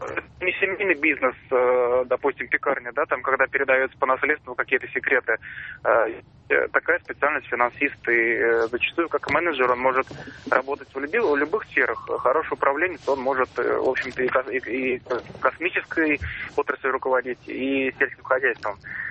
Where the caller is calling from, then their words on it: Moscow, Russia; из Москвы.